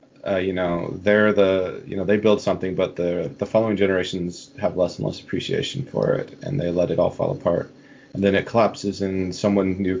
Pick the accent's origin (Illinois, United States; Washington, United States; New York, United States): Washington, United States; South Hill; I grew up in South Hill, actually.